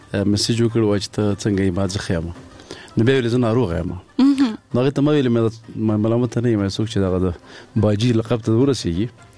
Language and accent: Pashto; Paktia, Afghanistan; مونږ د پکتیا یو